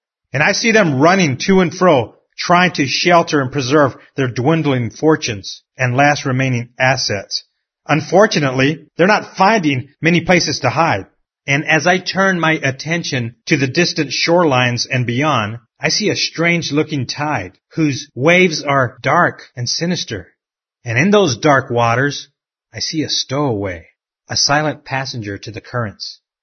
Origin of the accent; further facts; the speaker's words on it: Gulf Coast, United States; Folks, I grew up in the Gulf Coast. As a child, I ran on those beaches. I have fond memories from there.